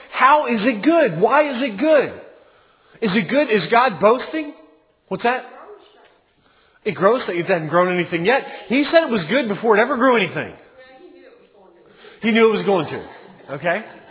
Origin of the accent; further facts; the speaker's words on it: Maryland, United States; I grew up in Maryland, and, you know, so we went to the ocean several times a year, and I miss the ocean.